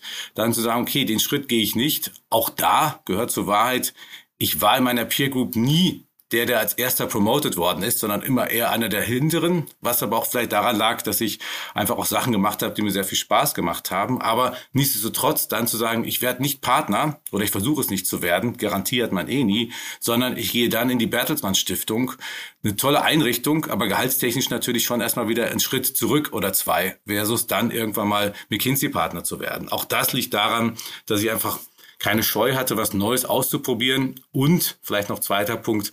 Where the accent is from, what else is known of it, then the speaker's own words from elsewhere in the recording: North Rhine-Westphalia, Germany; born there; bin ich im Sauerland geboren, in eine großartige Familie, wo man sich auch nicht viel Sorgen machen musste. Das muss man natürlich auch wissen, in einer Zeit, in der ich dann als Jahrgang 74 aufgewachsen bin